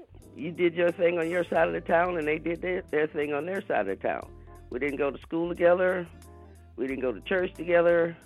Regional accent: Augusta, Georgia, United States; As a black growing up in Augusta, you, like I said, you stayed in your space.

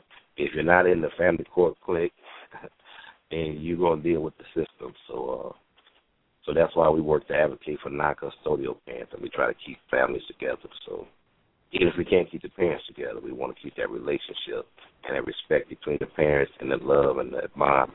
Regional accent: Peoria, Illinois, United States; I'm from Peoria, Illinois

